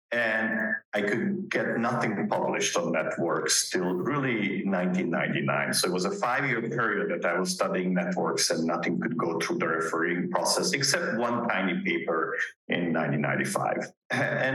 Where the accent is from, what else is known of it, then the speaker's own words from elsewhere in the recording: Transylvania, Romania; English is a second language; also born or lived in Budapest; now in United States; I'm Hungarian from Transylvania. It does exist, right? It's part of Romania. And I did much of my schooling there, with the exception of a few years here in Budapest, where I finished my master's and then moved to the U.S.